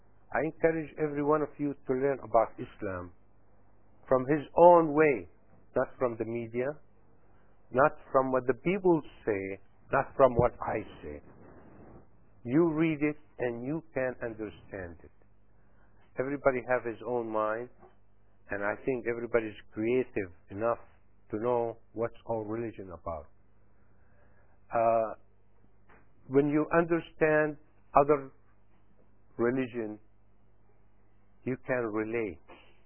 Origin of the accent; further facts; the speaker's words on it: Uzbekistan; first language Uzbek; English is a second language; I'm originally from Uzbekistan, so I speak my mother tongue language, the Uzbek language.